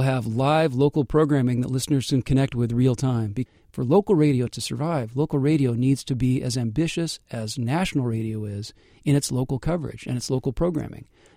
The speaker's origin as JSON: {"language": "English", "region": "Northwest", "country": "United States", "tie": "born or raised there", "said": "I grew up in the Northwest."}